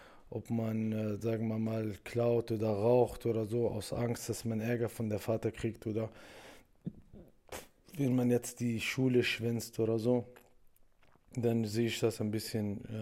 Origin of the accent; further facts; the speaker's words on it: Germany; Ich bin Araber. Und ich bin natürlich in Deutschland geboren und habe mich ja auch hier integriert. Das ist ja auch mein, also quasi meine, wie meine Heimat. Also ich gehe öfters zu meiner Heimat in Marokko besuchen und so, aber ich sehe auch Deutschland wie mein Land